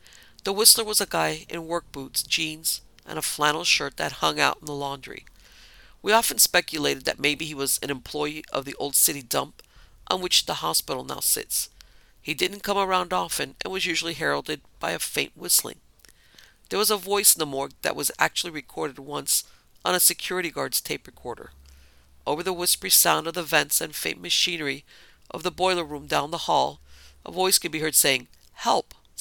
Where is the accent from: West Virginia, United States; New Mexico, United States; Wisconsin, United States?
West Virginia, United States; Ravenswood; I grew up in Ravenswood, West Virginia. My parents were the proprietors of the local Washington Motel. As a result, I practically grew up there, as did my older sister and brother.